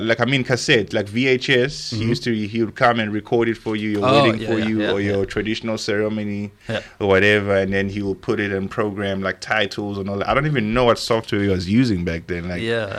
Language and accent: English; South Africa; first language Zulu; Isizulu is my native tongue.